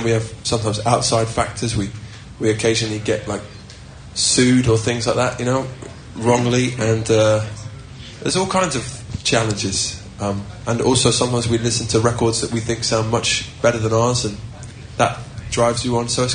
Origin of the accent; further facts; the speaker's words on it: England, United Kingdom; Like you said, because we're English, we'll be self-deprecating, but it really doesn't feel like that when you're in the middle of it.